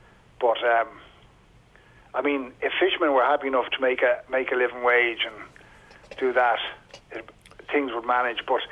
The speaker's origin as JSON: {"language": "English", "town": "Skerries", "region": "Leinster", "country": "Ireland", "said": "I'm from Skerries, and I remember the harbour in Skerries covered mm. in full of boats."}